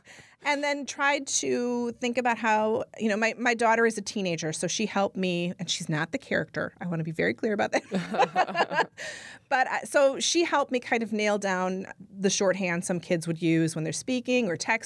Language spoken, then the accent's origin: English; Manitowoc, Wisconsin, United States; now in Lake Country, United States; I mean, I grew up in Manitowoc. There's always sort of a North Side, South Side thing.